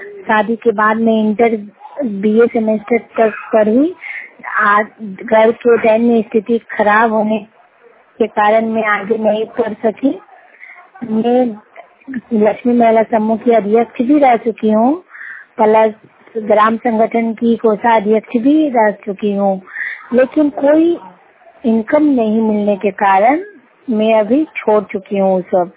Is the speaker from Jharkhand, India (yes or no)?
yes; Kasma, Jharkhand, India; गांव कसमा शेट्टी जिला बोकारो की निवासी हूँ।